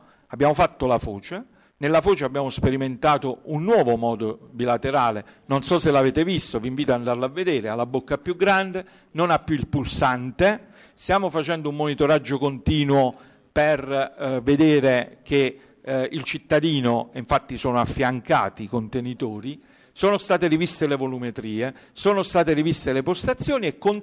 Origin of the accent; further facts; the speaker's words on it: Basilicata, Italy; Parlo da Foresto, si sente, no? Ormai lo sapete, sono lucano